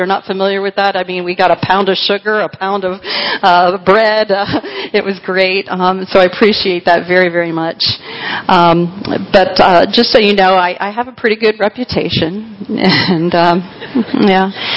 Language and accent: English; Miami, Florida, United States; I was born in Miami, Florida. I'm a fourth-generation Floridian. My son is a fifth, so we've been around here for a long time.